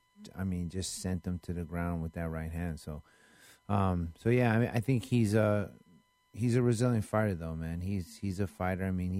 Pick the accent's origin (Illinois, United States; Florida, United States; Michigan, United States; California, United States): California, United States; Vallejo; also born or lived in Japan; I was born in Japan, actually. Mm-hmm. Raised in Vallejo, and when I was 18. I got roots in Vallejo, man.